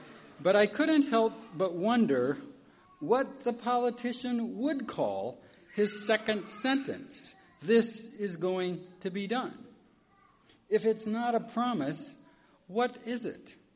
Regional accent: Indiana, United States; I came here from Indiana, the flat, industrialized part of Indiana

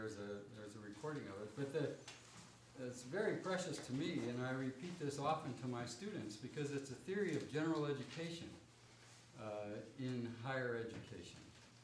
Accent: Valparaiso, Indiana, United States; I'm from Valparaiso, Indiana

